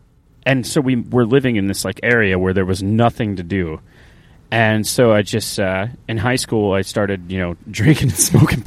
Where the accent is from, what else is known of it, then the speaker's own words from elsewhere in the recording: Nashville, Tennessee, United States; especially growing up in Nashville, being born there. I was born in a hospital called Westside Women's Hospital, which is now called Centennial Hospital in Nashville in 1988. So I've lived there my entire life.